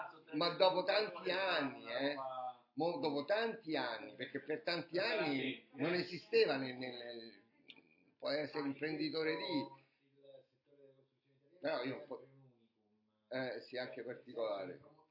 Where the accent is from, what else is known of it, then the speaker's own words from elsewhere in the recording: Sicily, Italy; perché sono originario della Sicilia